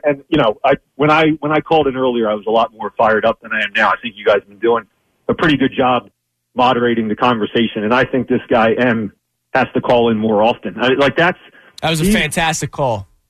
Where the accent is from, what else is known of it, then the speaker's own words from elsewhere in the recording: Pennsylvania, United States; Born and raised in Delco. Shout out St. Bernadette's Drexel Hill. Shout out St. Joe's Prep 17th and Girard.